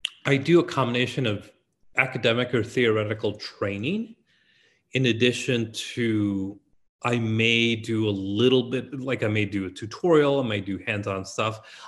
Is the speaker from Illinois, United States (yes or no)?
yes; Chicago, Illinois, United States; Born and raised in Chicago of Mexican immigrant folks, I went to school at UIC